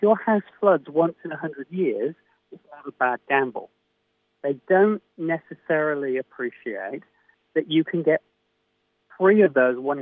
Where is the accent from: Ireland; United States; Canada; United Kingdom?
United Kingdom; It's the same psychology as myself growing up in the United Kingdom.